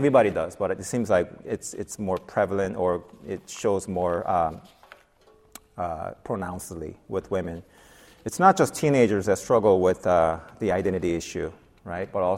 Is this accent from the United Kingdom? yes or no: no; South Korea; Growing up in South Korea, summers are brutal, right? I'm back in the 70s, right?